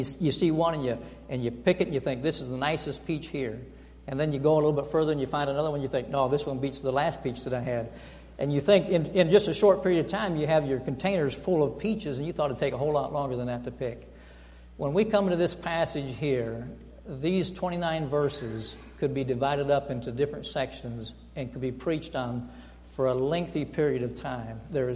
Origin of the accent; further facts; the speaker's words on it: Iowa, United States; And I'm from Iowa originally, and so we don't have peach orchards out there. We have corn, we have hogs, but we don't have any peach orchards.